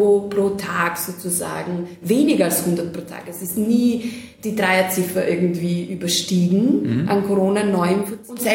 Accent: Serbia; Ich war noch nie in Mailand, bin eine Serbin.

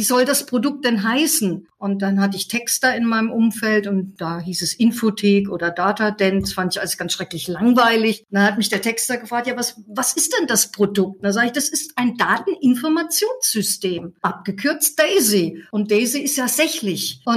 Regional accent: Fulda, Hesse, Germany; born there; now in Heidelberg, Germany; geboren bin ich in Fulda und derzeit lebe ich ja in Heidelberg und habe noch einen zweiten Wohnsitz in Leipzig seit 20 Jahren, der Liebe wegen.

